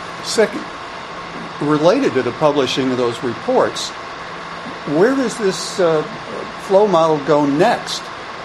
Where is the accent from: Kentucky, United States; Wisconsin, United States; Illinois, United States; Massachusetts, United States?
Massachusetts, United States; Stowe; from Stowe, Mass., also a member of Elders Climate Action